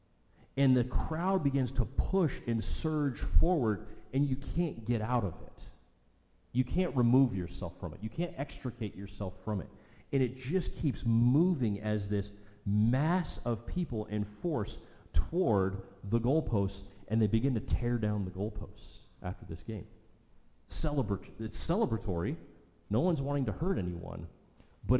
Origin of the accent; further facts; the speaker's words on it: Oregon, United States; But I remember growing up in Oregon, going to Autzen Stadium.